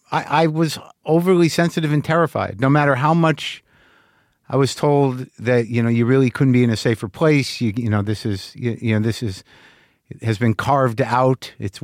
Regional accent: United States; I'm an American Jew, and I, you know, felt scared there.

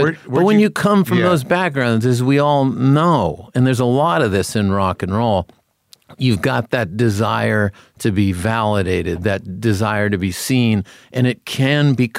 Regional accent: Concord, New Hampshire, United States; Concord, New Hampshire.

